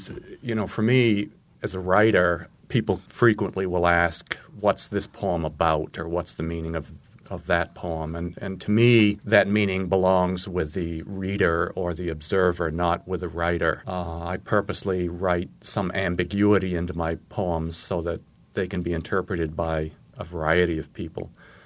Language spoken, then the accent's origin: English; Maine, United States; accent: Maine; I haven't completely lost my accent.